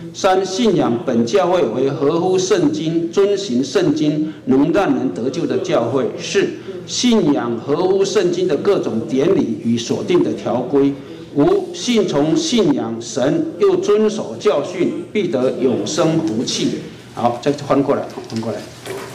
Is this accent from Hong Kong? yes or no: no; Taiwan; 像我们台湾人拜的那个